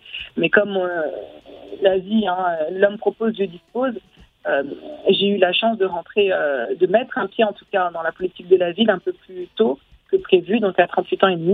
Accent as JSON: {"language": "French", "town": "Paris", "region": "Île-de-France", "country": "France", "lives_now": "Sarcelles, France", "said": "je ne suis pas née à Sarcelles. Moi, je suis venue à Sarcelles depuis 2008. Moi, je suis une Parisienne."}